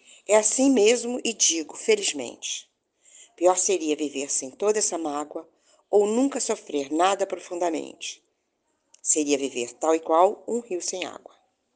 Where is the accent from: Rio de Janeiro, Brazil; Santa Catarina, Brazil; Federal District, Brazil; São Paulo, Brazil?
Rio de Janeiro, Brazil; sou da cidade do Rio de Janeiro.